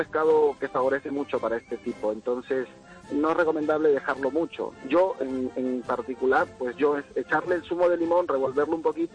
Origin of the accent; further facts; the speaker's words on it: Peru; un plato típico que es de Perú, que es de mi pueblo